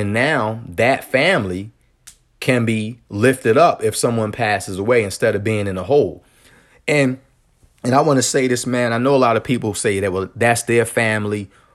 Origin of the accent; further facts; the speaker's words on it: New Jersey, United States; And I've seen this thing several times growing up in Jersey where they would hate the Haitian people.